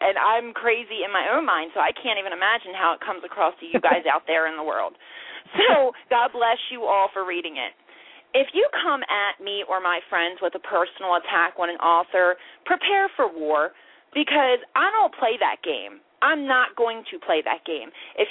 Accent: Baltimore, Maryland, United States; I'm from Baltimore. I don't use it as an excuse.

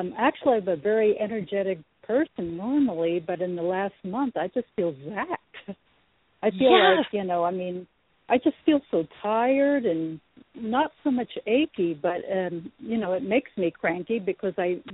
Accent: California, United States; I come from California, but we stay there for about a month and a half.

